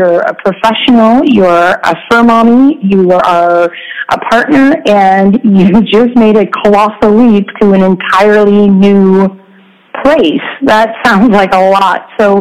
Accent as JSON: {"language": "English", "region": "Oregon", "country": "United States", "tie": "born or raised there", "lives_now": "San Diego, United States", "said": "For many years, I had wanted to move away from my home state of Oregon and go adventure and find new people to learn about and adventure to different places."}